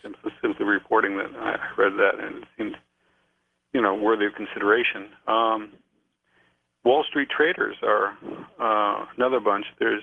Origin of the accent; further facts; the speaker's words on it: New York City, New York, United States; I grew up in New York City, where that song was inspirational.